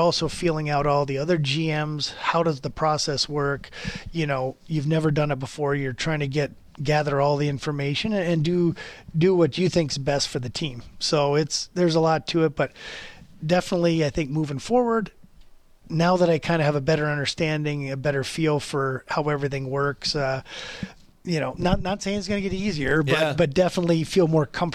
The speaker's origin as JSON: {"language": "English", "country": "United States", "moved": "as an adult", "lives_now": "Calgary, California, United States", "said": "and I'm American. So, you know, I can firsthand say, I love living in Calgary. I love being in Calgary. I've been here, you know, over 20 years now."}